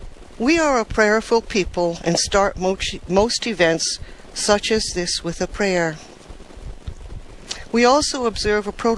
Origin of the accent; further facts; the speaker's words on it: Hawaii, United States; I am a Hawaiian author, writer, artist, and activist.